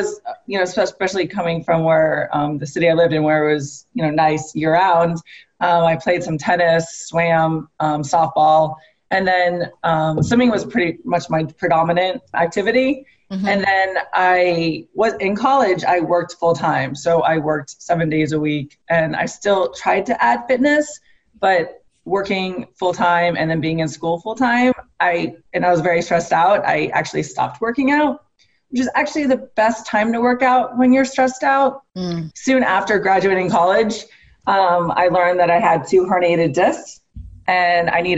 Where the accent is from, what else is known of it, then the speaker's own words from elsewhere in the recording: Fort Lauderdale, Florida, United States; And I'm from South Florida originally and grew up in Fort Lauderdale area.